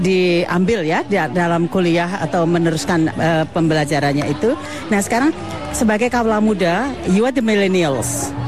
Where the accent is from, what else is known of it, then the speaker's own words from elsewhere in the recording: Indonesia; born there; Saya sudah berada lama sekali di sini, saya masih cinta Indonesia karena memang itu tanah kelahiran saya.